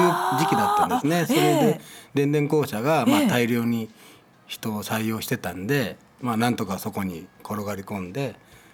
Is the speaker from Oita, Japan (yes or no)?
yes; Kunisaki, Oita, Japan; 生まれは、ね、国崎なんです。